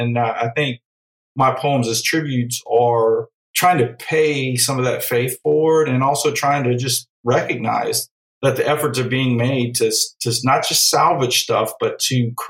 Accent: Bayou Cane, Louisiana, United States; now in Hammond, United States; I always say Houma. I always say Bayou Cane, actually, because that's where people from Houma know I'm from Bayou Cane.

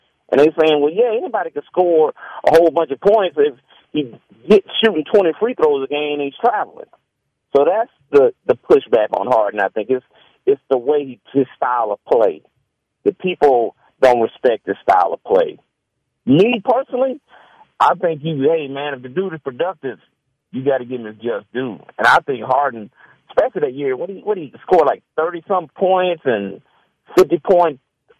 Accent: Indiana, United States; And I know you guys didn't watch ABA like I did because I'm from Indiana.

